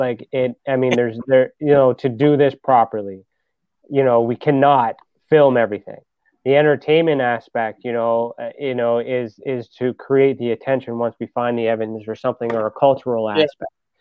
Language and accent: English; Canada; No, it's all good. We're Canadian.